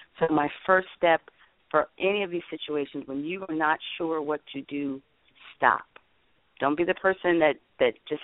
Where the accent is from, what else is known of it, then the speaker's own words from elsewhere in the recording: Miami, Florida, United States; I'm from Florida. And I'm from Miami, Florida.